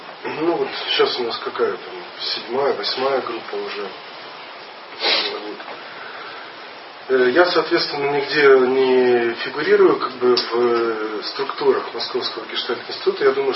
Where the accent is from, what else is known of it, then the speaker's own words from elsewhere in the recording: Odesa, Odesa Oblast, Ukraine; я родился и живу в Одессе.